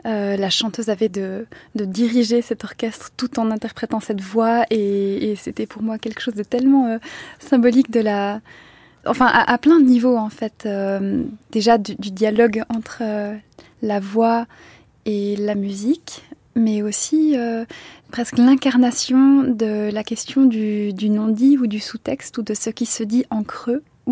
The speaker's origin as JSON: {"language": "French", "country": "South Korea", "first_language": "Korean", "second_language": "French", "said": "alors que le coréen est ma première langue maternelle, mais que j'ai petit à petit perdu"}